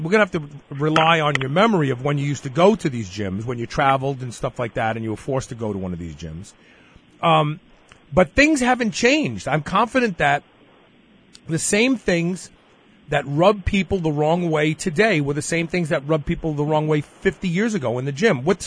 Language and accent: English; Brooklyn, New York, United States; As a kid growing up in Brooklyn, on WPIX Channel 11, in the afternoon for all the housewives, Jack LaLanne used to do a show.